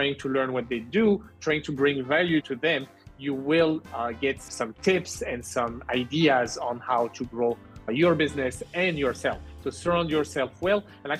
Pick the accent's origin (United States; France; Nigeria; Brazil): France; also born or lived in Canada; I'm only 32. So I was actually, just for some background, I was born in Canada. I grew up in France. My parents are, or my family is actually in large part Algerian. So I have three type of roots and three passports, actually, three citizenships